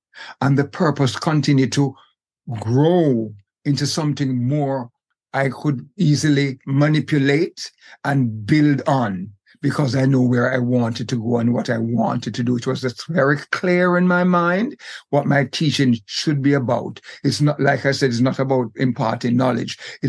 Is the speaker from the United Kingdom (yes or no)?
no; Jamaica; moved away; also born or lived in Bahamas; So growing up in Jamaica was very exciting to me.